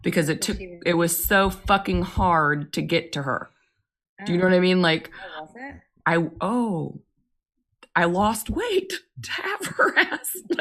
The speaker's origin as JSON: {"language": "English", "region": "Indiana", "country": "United States", "said": "No, we're from Indiana."}